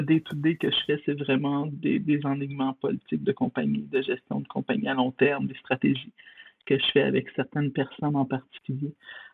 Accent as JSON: {"language": "French", "region": "Quebec", "country": "Canada", "said": "dû réintégrer au Québec là, il y a 2 ans. Donc, on est encore dans des processus d'immigration, je dirais. Même si moi, je suis québécoise, eux ne l'étaient pas."}